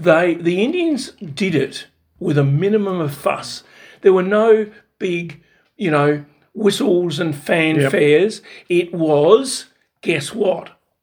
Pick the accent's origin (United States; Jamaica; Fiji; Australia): Australia; I'm an Aussie through and through